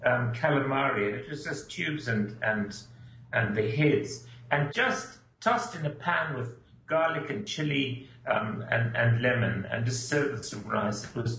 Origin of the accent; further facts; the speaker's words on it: Durbanville, Western Cape, South Africa; This is my home country. My parents farmed in Durbanville.